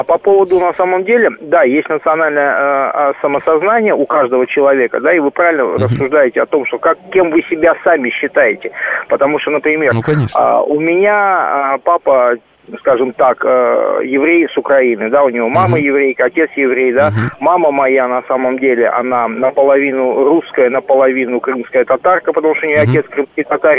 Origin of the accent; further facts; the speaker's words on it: Uzbekistan; своей супруге я говорил, которая родилась и выросла в Узбекистане так же, как я.